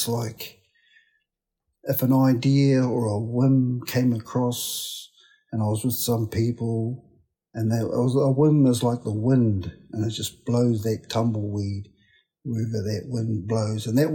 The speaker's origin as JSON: {"language": "English", "region": "Taranaki", "country": "New Zealand", "also_born_or_lived": "East Coast", "said": "I just said I was from Taranaki."}